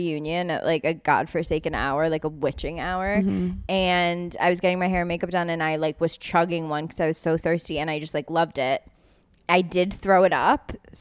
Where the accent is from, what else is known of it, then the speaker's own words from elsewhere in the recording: New York, United States; And as a New Yorker, I just like am not expecting people to talk to me ever